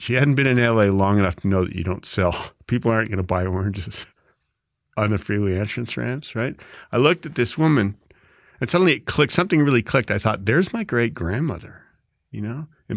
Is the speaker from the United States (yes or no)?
no; Montreal, Quebec, Canada; we weren't Irish, we were Canadian. I mean, I grew up in Montreal, right? And I a third and fourth generation Irish.